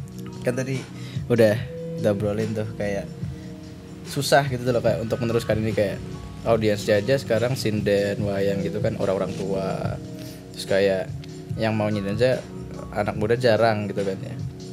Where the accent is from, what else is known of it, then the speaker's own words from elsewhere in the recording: Yogyakarta, Special Region of Yogyakarta, Indonesia; Kasarnya kayak kita orang Jogja gitu kan ya, kita gak tahu band-band Jogja ada apa aja